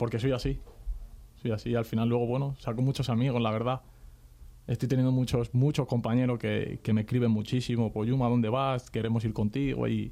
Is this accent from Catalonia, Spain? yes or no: no; Madrid, Community of Madrid, Spain; Pero mi vida y mi infancia está en San Cristóbal. Bueno, entre San Cristóbal y Vallecas, porque todo el día era entrenar, pero mi infancia está ahí, mis amigos están ahí.